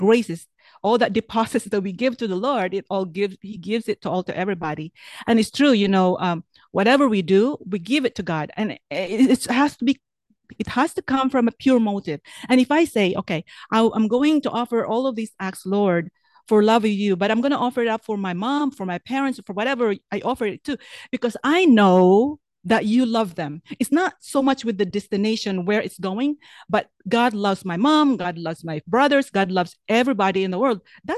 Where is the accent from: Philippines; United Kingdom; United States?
Philippines; coming from the Philippines, born and raised in the Philippines, I can testify to that.